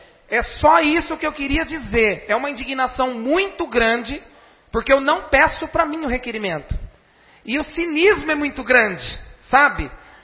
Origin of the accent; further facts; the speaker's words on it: Brazil; born there; Eu nasci na beira do buracão, na Vila Rebelo, e pretendo morrer onde eu estou morando, na minha vila.